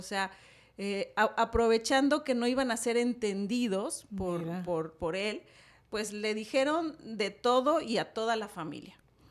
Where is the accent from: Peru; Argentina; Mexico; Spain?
Mexico; now in United States; todas las que estamos en esta mesa, venimos de México